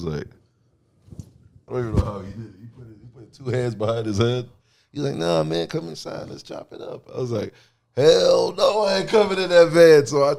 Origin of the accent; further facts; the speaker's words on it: Queens, New York, United States; you know, we're from Queens. We don't trust Harlem dudes, you know what I'm saying?